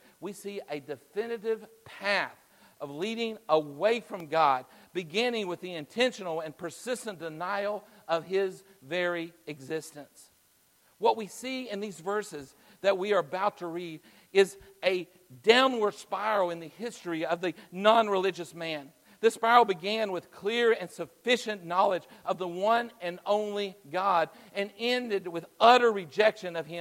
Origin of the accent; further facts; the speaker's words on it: Orangeville, Texas, United States; now in San Antonio, United States; especially if I assume that they're coming from my hometown in Orangeville, Texas, right?